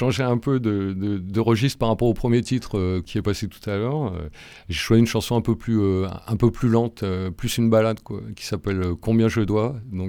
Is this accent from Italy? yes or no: no; Paris, Île-de-France, France; born there; now in Toulouse, France; ça fait un certain temps que j'habite dans la région maintenant. Bon, je suis né à Paris, j'ai vécu à droite à gauche pendant pas mal de temps. Et j'ai atterri à Toulouse il y a pas loin d'une vingtaine d'années maintenant.